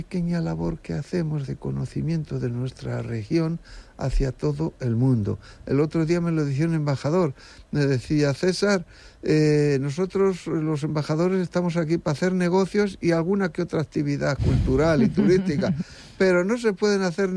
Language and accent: Spanish; Quero, Castilla-La Mancha, Spain; desde Quero, que como sabes es mi querido pueblo